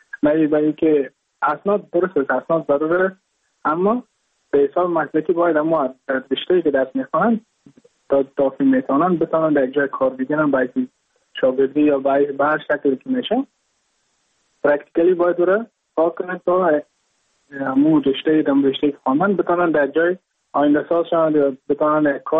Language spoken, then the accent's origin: Persian; Mazar-i-Sharif, Balkh, Afghanistan; moved away as an adult; now in Goa, India